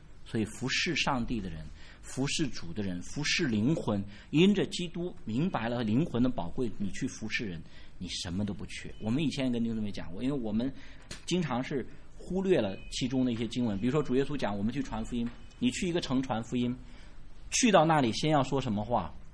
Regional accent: China; 甚至像中国人当中，我们是中国人，

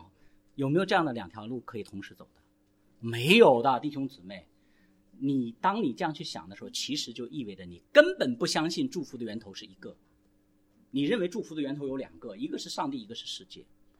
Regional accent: China; 我们中国人

